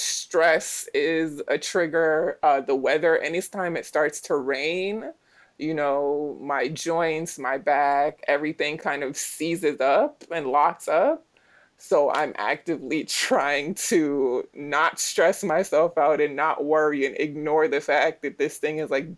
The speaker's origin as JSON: {"language": "English", "country": "Jamaica", "tie": "born there", "moved": "yes", "said": "So I was born in Jamaica. I immigrated here when I was younger. I've been here maybe 20 years now."}